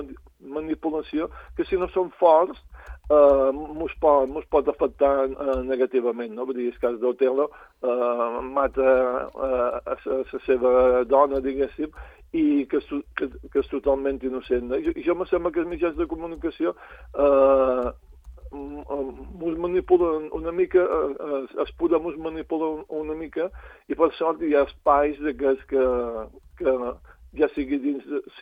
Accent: Balearic Islands, Spain; jo som de Menorca, he visitat moltes vegades Mallorca, he anat a Eivissa

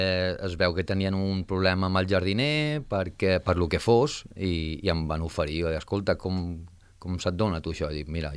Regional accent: Balearic Islands, Spain; Que ja, pues, jo vinc de Mallorca

